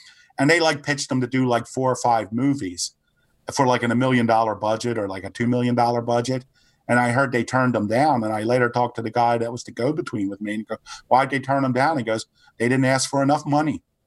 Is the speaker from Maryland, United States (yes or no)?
yes; Baltimore, Maryland, United States; hey, I'm from Baltimore, man.